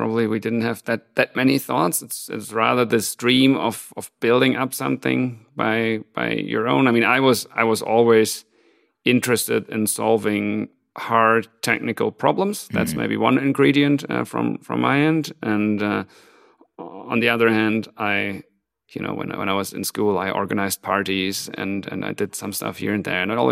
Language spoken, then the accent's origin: English; Hamburg, Germany; moved away as an adult; now in Zurich, Switzerland; I actually came to Zurich back in 2003. Personally, I'm originally from Hamburg in Germany, but now almost 19 years ago, moved to Zurich.